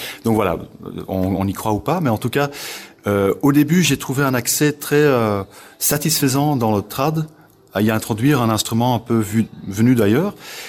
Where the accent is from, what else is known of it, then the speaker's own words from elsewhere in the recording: Belgium; Donc les pays où on a voyagé, c'était la Belgique, évidemment, le pays de départ. On est de Belgique.